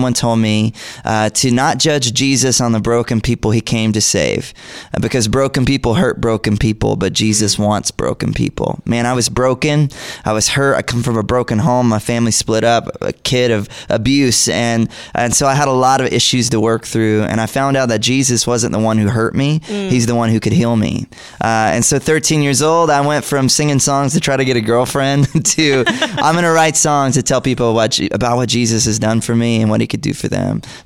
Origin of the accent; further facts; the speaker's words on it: Georgia, United States; I grew up in Georgia. It's pretty far from here.